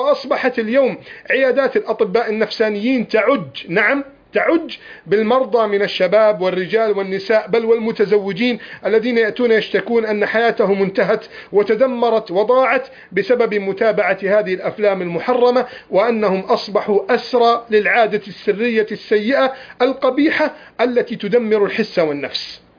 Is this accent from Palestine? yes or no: no; Egypt